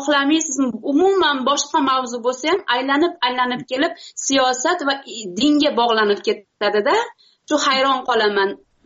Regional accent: Kyrgyzstan; now in Russia; Men Qirg'izistondanman o'zi. Hozirgi kunda Rossiyada yashab kelmoqdaman.

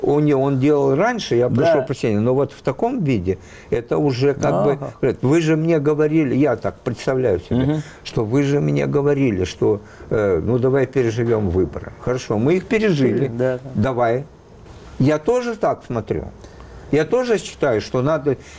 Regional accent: Odesa, Odesa Oblast, Ukraine; То есть я, как вам сказать, я же человек из Одессы.

